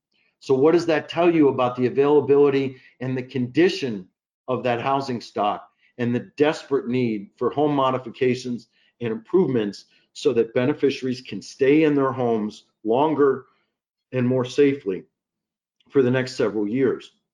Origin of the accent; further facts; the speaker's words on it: Detroit, Michigan, United States; in looking at my hometown of Detroit, which is certainly an underserved community